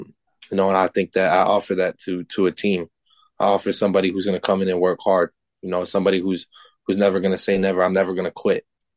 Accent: Kalaheo, Hawaii, United States; I'm from Kalaeo, Kauai, man. Like, I'm not supposed to be here.

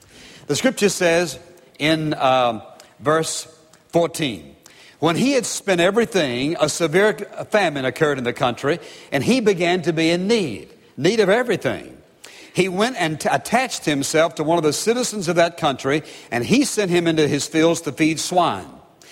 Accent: Virginia, United States; because I grew up in Virginia, and my hometown where I lived was just always a mile or two out in the country to where the farms were.

